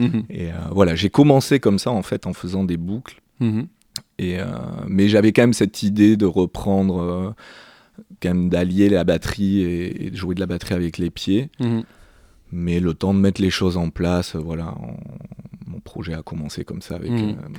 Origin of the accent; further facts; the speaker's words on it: Solferino, Nouvelle-Aquitaine, France; born there; je suis né dans les Landes, dans un petit village qui s'appelle Solferino.